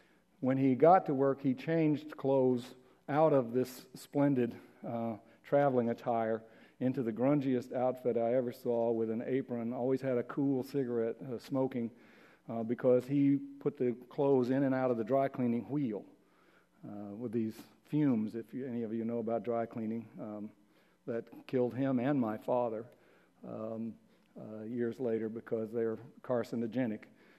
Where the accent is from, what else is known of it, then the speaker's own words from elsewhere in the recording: Atlanta, Georgia, United States; born there; I was born in Atlanta in Dr. King's city, but never even laid eyes on him during his lifetime.